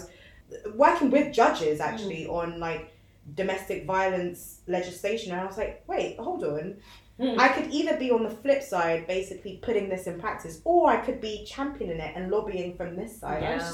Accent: United Kingdom; some of it was because of my accent and the fact that I come from the UK.

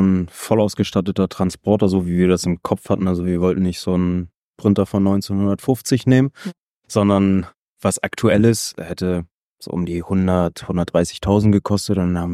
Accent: Hamburg, Germany; ich bin Hamburger quasi.

